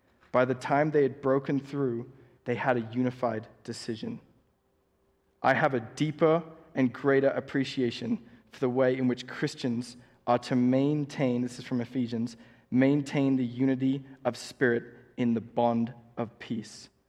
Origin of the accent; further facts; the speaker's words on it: England, United Kingdom; now in United States; I'm not saying this because I'm English and we have a different political system.